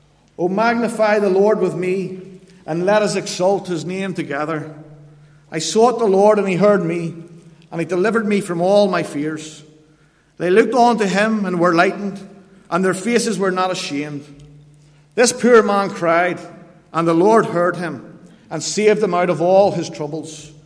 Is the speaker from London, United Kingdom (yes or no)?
no; Belfast, Northern Ireland, United Kingdom; I'm from Belfast